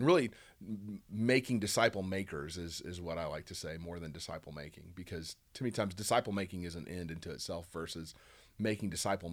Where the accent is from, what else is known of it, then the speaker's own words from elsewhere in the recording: Huntsville, Alabama, United States; I grew up in Huntsville, Alabama. I grew up at Whitesburg Baptist Church.